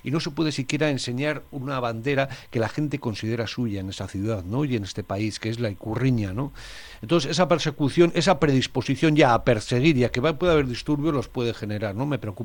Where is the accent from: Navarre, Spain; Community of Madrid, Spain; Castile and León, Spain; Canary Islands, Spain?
Navarre, Spain; Pamplona; además soy de Iruña, soy de Iruña, desplazado forzoso